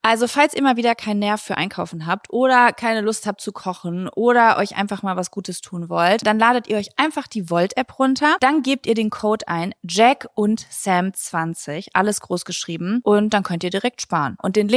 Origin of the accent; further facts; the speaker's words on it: Lübeck, Schleswig-Holstein, Germany; weil ich komme ja auch aus Lübeck.